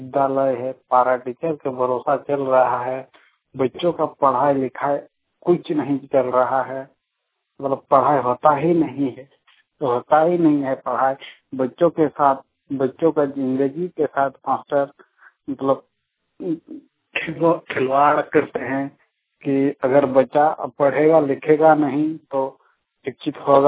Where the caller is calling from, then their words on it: Dumka, Jharkhand, India; ग्राम कैंपाड़ी, पंचायत दरबारपुर, जिला दुमका, झारखंड से बोल रहा हूँ